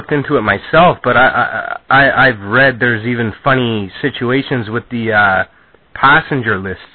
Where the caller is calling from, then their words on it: Sault Ste. Marie, Ontario, Canada; I live in Sault Ste. Marie, Canada. I'm calling you from Sault Ste. Marie, Canada.